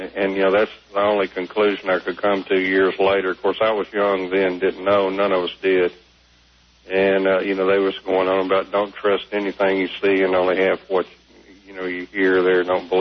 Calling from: Fort Oglethorpe, Georgia, United States; Fort Oglethorpe, Georgia.

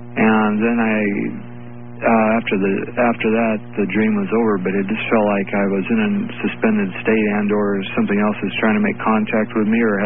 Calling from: Fresno, California, United States; Oh, good morning, gentlemen. I'm calling from Fresno, California.

